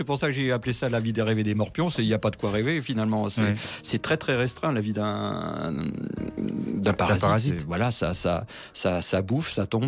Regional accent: Paris, Île-de-France, France; quand j'étais petit à Paris, dans un caniveau

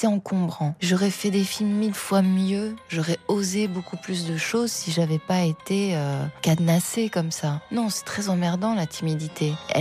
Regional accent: Paris, Île-de-France, France; moved away as an adult; now in New York, United States; Et j'espère que je reviendrai en France, dans mon quartier, à Paris, que ce sera possible.

